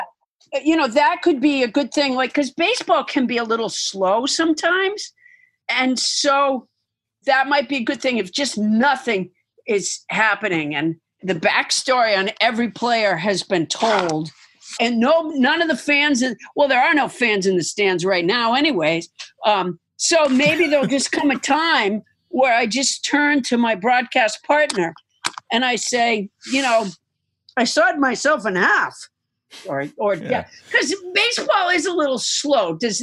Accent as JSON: {"language": "English", "region": "Massachusetts", "country": "United States", "said": "I'm from Massachusetts, and so I used to watch the Red Sox."}